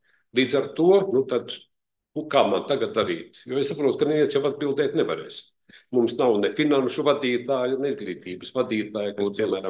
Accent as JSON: {"language": "Latvian", "town": "Sigulda", "region": "Sigulda Municipality", "country": "Latvia", "said": "Un vispār kā Siguldietis, es saķeru galvu šausmās"}